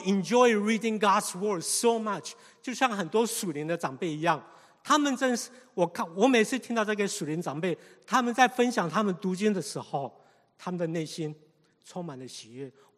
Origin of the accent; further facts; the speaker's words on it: Taiwan; moved away as an adult; now in United States; 不止我在台湾长大以后是这样的一个情形，来到美国，我开始读书